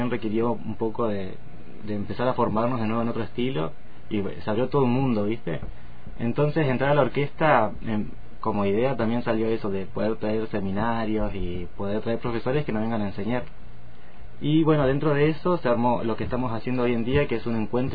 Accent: General Roca, Río Negro, Argentina; Yo soy de acá, de Roca.

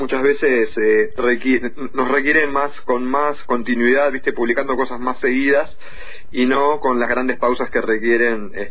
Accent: Buenos Aires, Argentina; Yo soy el cantante de la banda, te corrijo, no somos de Capital, somos del conurbano, somos de la zona norte del conurbano.

